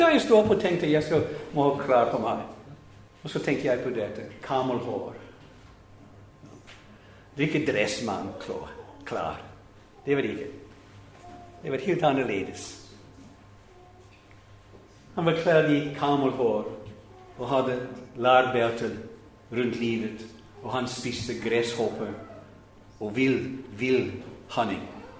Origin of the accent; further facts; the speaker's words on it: Scotland, United Kingdom; Jeg vokste opp, som sagt, i Skottland.